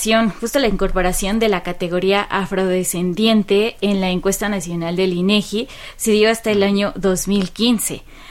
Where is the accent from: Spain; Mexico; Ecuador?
Mexico; Mochila, mucama, congo, canga, todos estos que las apropiamos como mexicanos